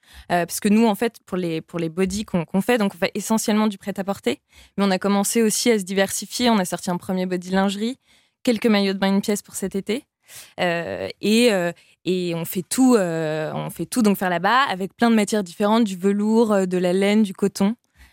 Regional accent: Troyes, Grand Est, France; En fait, je suis originaire de Troyes, qui est aussi un des bastions historiques du textile français.

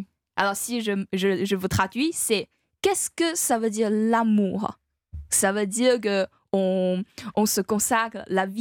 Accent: China; French is a second language; nous, en tant que Chinois, on veut toujours on veut aussi de l'amour et... En Chine, on pose toujours des questions.

